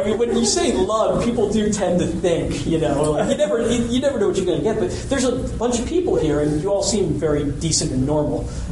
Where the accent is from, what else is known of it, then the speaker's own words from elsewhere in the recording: Charlotte, North Carolina, United States; I'm from Charlotte. I was actually very surprised to find how far away this place was from where I was coming.